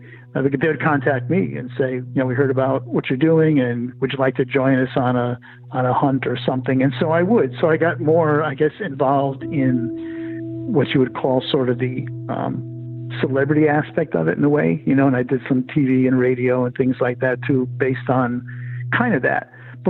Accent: Connecticut, United States; I grew up in Connecticut, where you hear all these old stories from history and you hear legends and everything else.

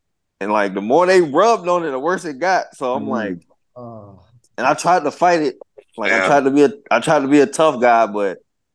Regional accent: the South, United States; No. I'm from the South. I understand.

